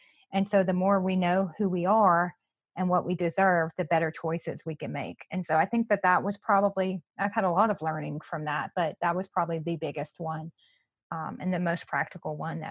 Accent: Louisiana, United States; I'm from Louisiana. And so that is a place where they're very Cajun.

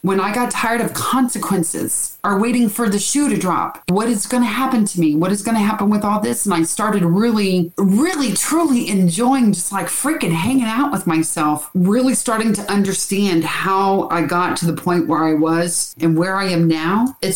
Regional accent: United States; I'm tired of being the American woman that he married and trying to turn me into a Honduran wife, because I'm not.

